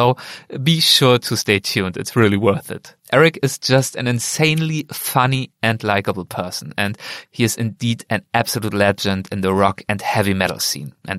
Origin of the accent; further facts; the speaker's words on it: Germany; English is a second language; now in Philadelphia, United States; my home country of Germany, as far as I can tell from over here anyway, and here in Philadelphia, where I've been for the past couple of months.